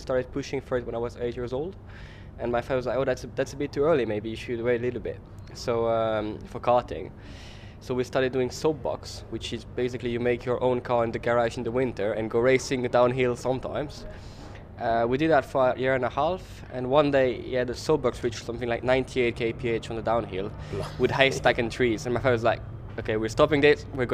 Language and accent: English; Geneva, Switzerland; English is a second language; I grew up in Geneva in Switzerland, so I'm born there and I've made my studies there.